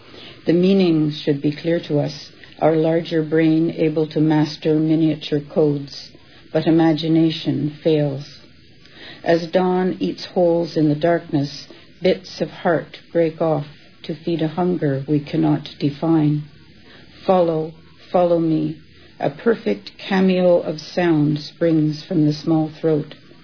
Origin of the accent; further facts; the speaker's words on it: Canada; born there; I was born in Canada, and my Celtic connections, both Scottish and Irish, came from my father's side of the family.